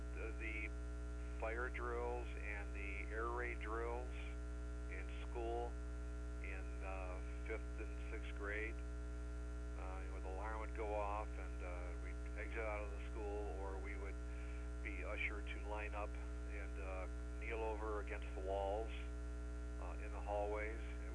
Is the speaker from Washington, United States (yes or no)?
no; Twinsburg, Ohio, United States; So growing up in Twinsburg was a lot of fun.